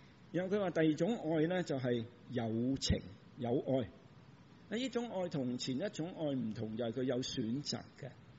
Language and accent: Chinese; China; 尤其是我們中國人，你是我們家族，你是姓陳的，陳氏公所，陳氏公所會幫你